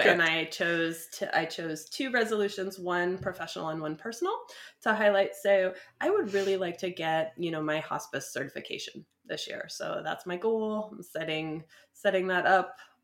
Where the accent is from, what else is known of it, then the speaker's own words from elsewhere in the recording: Iowa, United States; I'm from Iowa. Yeah. And yeah, where it was dark and gloomy for days.